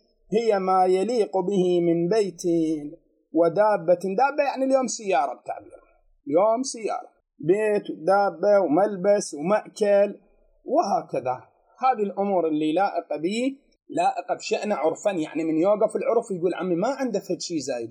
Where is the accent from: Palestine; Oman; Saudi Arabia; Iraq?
Iraq; إحنا كمجتمع عراقي